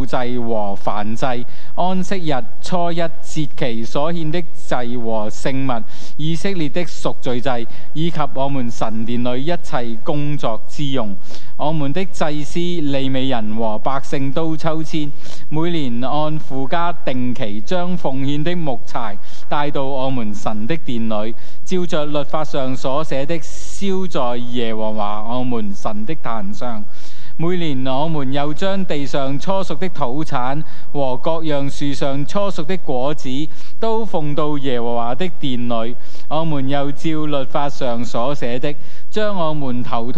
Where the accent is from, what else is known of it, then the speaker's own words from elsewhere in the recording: Hong Kong; 或者争取的过程里面我们香港人怎样看我们的信仰呢？